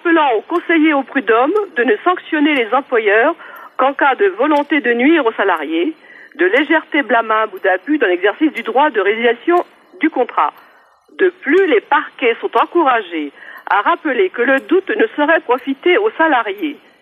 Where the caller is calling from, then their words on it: Montreuil, Île-de-France, France; de Montreuil-sous-Bois.